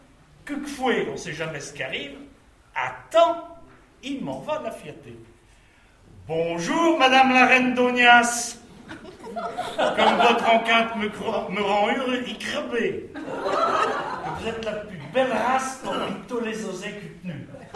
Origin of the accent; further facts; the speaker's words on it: Pays de la Loire, France; first language Poitevin; je suis du bas Poitou, c'est ma langue natale.